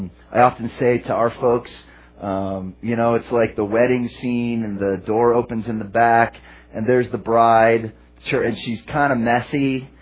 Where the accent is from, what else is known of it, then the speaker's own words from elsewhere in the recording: California, United States; I was from California. She was from Ohio.